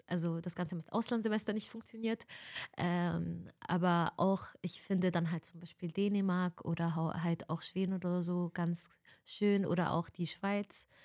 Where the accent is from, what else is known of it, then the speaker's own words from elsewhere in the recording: Egypt; German is a second language; now in Germany; ich bin aus Ägypten, ich kann das nicht.